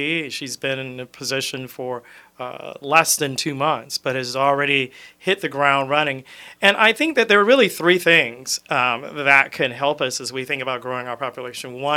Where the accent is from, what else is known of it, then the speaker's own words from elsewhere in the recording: Florida, United States; also born or lived in Louisiana; I'm a native Floridian. I moved up here from Louisiana.